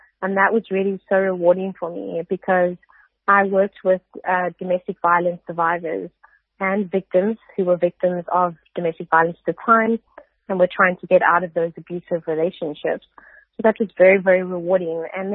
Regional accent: Cape Town, Western Cape, South Africa; So I grew up in basically in Cape and in Table View. And I really, really loved growing up close to the beach

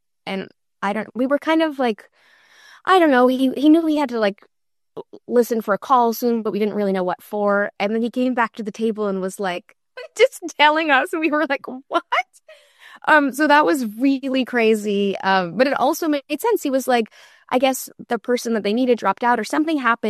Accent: Boston, Massachusetts, United States; we're from Boston, so there are basements in Boston.

